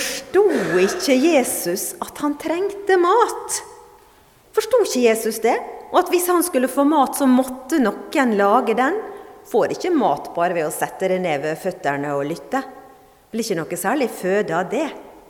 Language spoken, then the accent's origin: Norwegian; Fredrikstad, Østfold, Norway; accent: Østfold dialect; Jeg kommer fra Sissignong i Fredrikstad, pleier å si. Hører ikke dere det på dialekten?